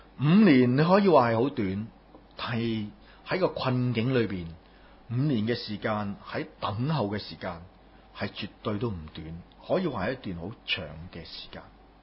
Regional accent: Hong Kong; 今天我们身为香港人，身为在一个这么特别的时代里面的香港人

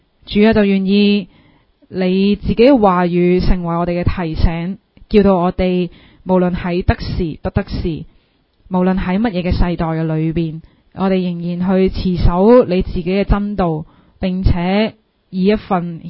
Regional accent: Hong Kong; 我们作为香港人应该要去做的事

